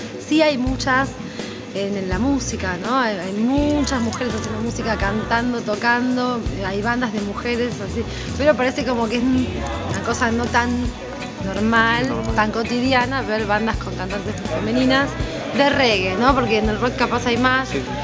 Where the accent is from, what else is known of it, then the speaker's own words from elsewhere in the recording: Argentina; Nosotros somos argentinos, nacimos en Argentina, no tengo incorporado el folclore jamaiquino